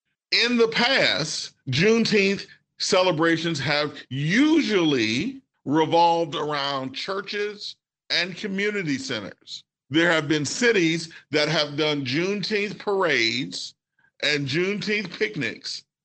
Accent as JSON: {"language": "English", "region": "Mississippi", "country": "United States", "lives_now": "Washington, D.C., United States", "said": "in my home state of Mississippi, Emancipation Day is actually on May 9th."}